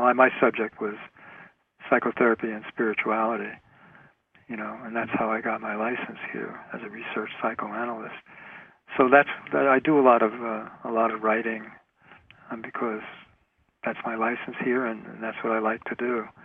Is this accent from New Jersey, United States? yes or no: yes; New Jersey, United States; In Fort Lee, New Jersey. Before I moved to California. I'm from New Jersey.